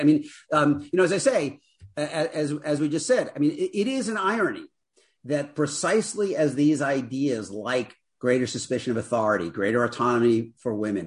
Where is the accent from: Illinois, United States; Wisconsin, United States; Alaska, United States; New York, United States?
New York, United States; Queens; I grew up in Queens. I grew up not far from Astoria where the show was set. My dad was an electrician.